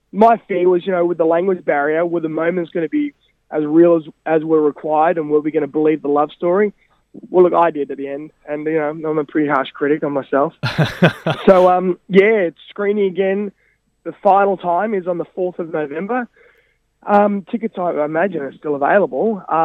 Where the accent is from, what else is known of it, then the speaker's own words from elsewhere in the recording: Australia; Of course, I'm Australian